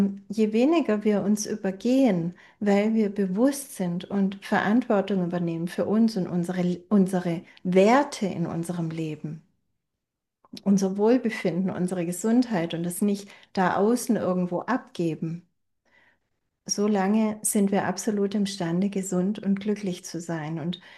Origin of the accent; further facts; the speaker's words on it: Baden-Württemberg, Germany; Ich komme ja selber ursprünglich aus dem Schwabenland.